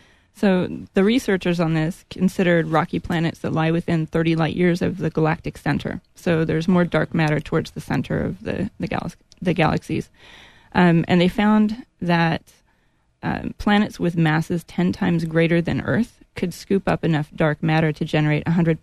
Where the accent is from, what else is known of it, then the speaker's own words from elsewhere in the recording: California, United States; Northern and Southern California.